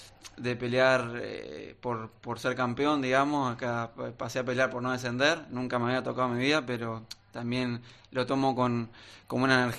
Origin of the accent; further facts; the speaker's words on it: Uruguay; Bueno, ilusionado, creo que como todo uruguayo